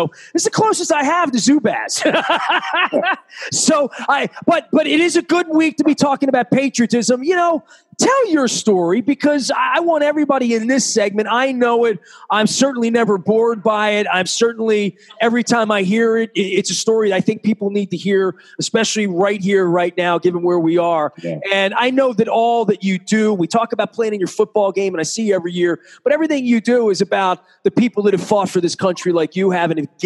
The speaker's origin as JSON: {"language": "English", "town": "Baltimore", "region": "Maryland", "country": "United States", "said": "I hated the Redskins because I'm from Baltimore."}